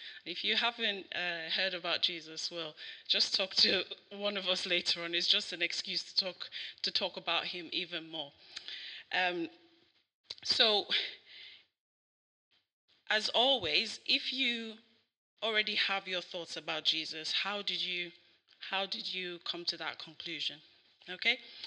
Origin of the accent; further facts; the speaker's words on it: Nigeria; now in Sheffield, United Kingdom; I've lived in Sheffield for about 10 and a half years now, and I grew up in Nigeria, but, you know, I've lived in the UK for a very long time now